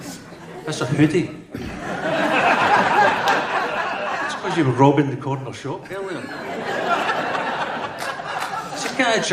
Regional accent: Scotland, United Kingdom; like me, growing up in Scotland, and not that there's anything wrong with it

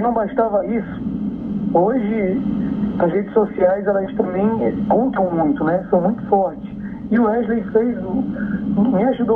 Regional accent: Parintins, Amazonas, Brazil; Que a gente é de Parintins, então tem aquele sangue, né? Tem sangue indígena, né?

